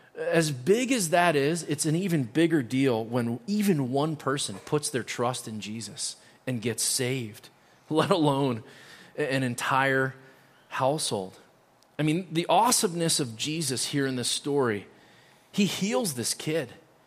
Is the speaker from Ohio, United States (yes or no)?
yes; Cincinnati, Ohio, United States; I grew up in Cincinnati